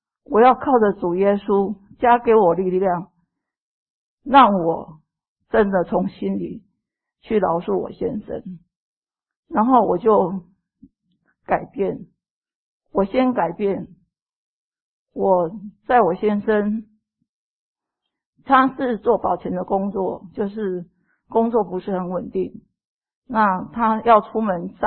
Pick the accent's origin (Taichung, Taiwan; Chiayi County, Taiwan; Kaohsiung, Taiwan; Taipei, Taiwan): Kaohsiung, Taiwan; 各位弟兄姊妹大家好，我是来自于高雄市的